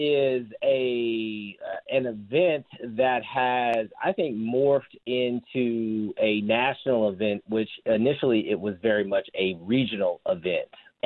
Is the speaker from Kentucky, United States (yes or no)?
yes; Lexington, Kentucky, United States; Born and raised in Lexington, and worked my way through academia to somehow be like 5 minutes from my parents.